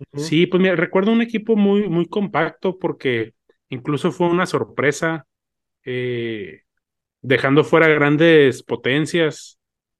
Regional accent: Argentina; Más bien, bueno, yo soy de Argentina

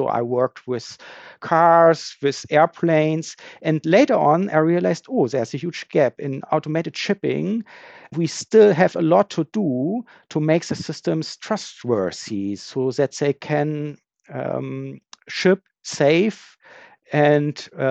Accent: Hamburg, Germany; English is a second language; also born or lived in Berlin; Actually, I was raised in Hamburg, and I realized quickly that ports are kind of very important for our economic infrastructure in Germany.

